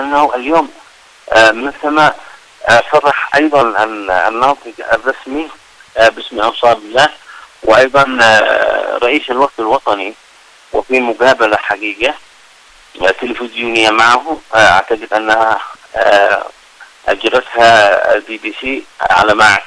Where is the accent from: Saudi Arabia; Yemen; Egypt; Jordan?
Yemen; نحن كشعب يمني